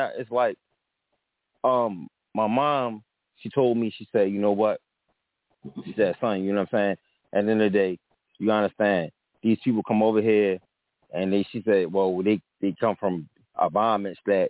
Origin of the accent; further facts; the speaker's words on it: Baltimore, Maryland, United States; I grew up in a Jewish community. I'm from Baltimore City, and a town where I grew up is Jewtown. It's black people and Jewish people in the community, right?